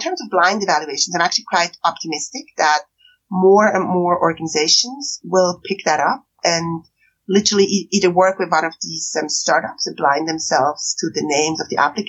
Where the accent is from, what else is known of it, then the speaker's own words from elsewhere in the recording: Switzerland; English is a second language; Switzerland being my home country